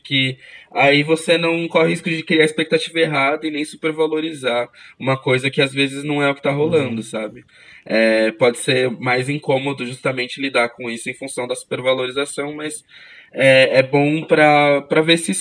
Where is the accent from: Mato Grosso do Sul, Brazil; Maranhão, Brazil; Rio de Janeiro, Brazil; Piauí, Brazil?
Rio de Janeiro, Brazil; now in São Paulo, Brazil; tenho 31 anos, assistente social, sou natural do Rio de Janeiro, moro há 5 meses de SP